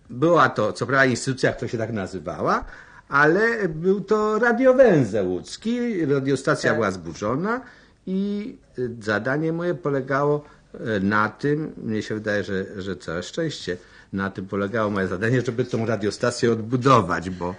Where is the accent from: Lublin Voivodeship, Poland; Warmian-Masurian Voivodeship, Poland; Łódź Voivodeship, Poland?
Łódź Voivodeship, Poland; Łódź; znaczy ja wiedział o tym, że jestem łodzianinem